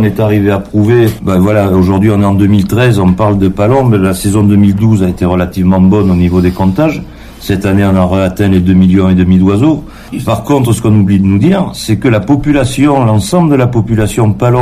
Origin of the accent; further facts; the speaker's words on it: Nouvelle-Aquitaine, France; elle atterrit chez nous, en Gascogne, en Aquitaine, et elle passe l'hiver et elle hiverne ici.